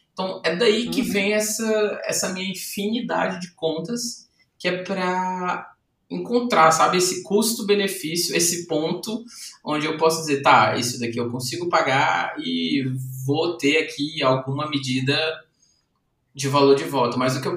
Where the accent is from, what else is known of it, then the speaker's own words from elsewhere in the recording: Fortaleza, Ceará, Brazil; que eu sou de Fortaleza, né?